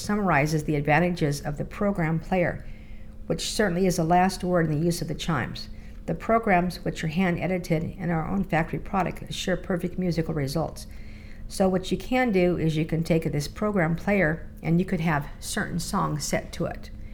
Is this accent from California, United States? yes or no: yes; Santa Catalina Island, California, United States; actually I'm from Santa Catalina Island. I was born and raised here. My parents moved to Catalina back in 1947, and my dad was the electrical engineer of the casino.